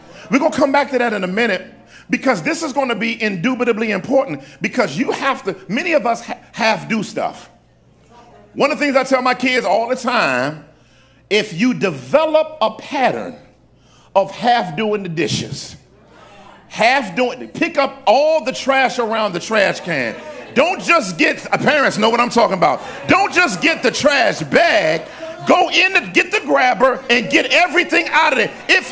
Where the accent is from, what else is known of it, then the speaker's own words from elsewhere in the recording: Washington, District of Columbia, United States; Most of y'all know I'm from Washington, D.C., and amen, and born and raised uptown